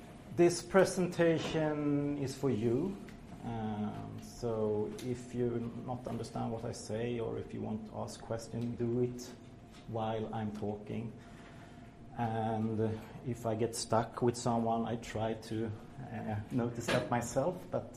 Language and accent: English; Sweden; I come from Sweden and I live in Stockholm.